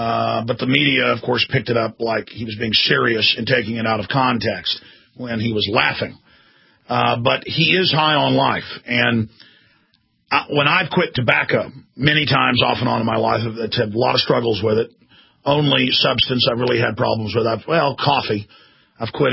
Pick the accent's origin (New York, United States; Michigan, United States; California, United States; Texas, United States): Texas, United States; Yes, folks, I chew tobacco. I'm from Texas, okay? I'm a redneck.